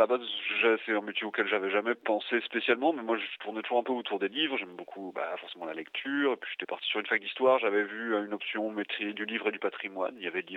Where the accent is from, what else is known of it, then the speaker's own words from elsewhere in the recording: Rennes, Brittany, France; J'ai fait un stage dans une toute petite librairie d'art à Rennes, là d'où je viens, et ça m'a plu, en fait.